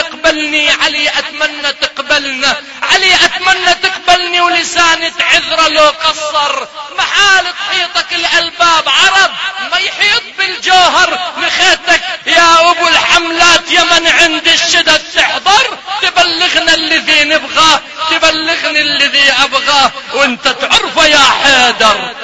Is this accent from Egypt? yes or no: no; Lebanon